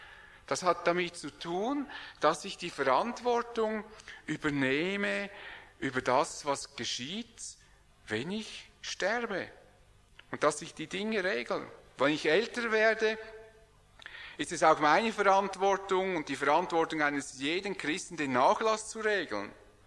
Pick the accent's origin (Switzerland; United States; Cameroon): Switzerland; Niemand, gerade wir als Schweizer, niemand will sich vordrängen.